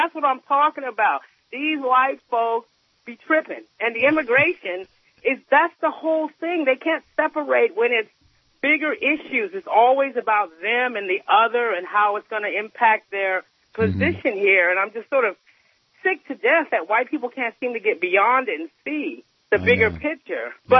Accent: United States; But I'm cool. I'm American. My folks have been here for 300 years.

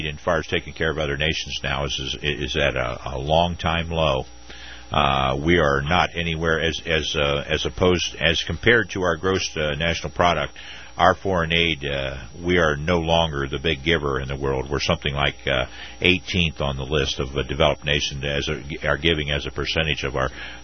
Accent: Ohio, United States; moved away as an adult; I was raised in Ohio, and you learn every nook and cranny of that state, and then you move when you're in your later years.

